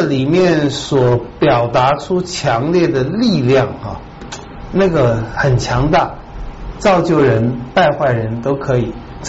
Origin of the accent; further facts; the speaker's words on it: China; 这个鲨鱼、老虎、大象、犀牛都被我们中国人制服了，要吃它就吃它